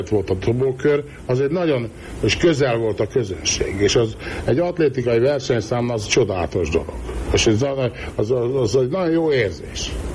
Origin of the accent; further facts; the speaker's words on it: Hungary; Hát csak jó tudok mondani először is, mert magyar vagyok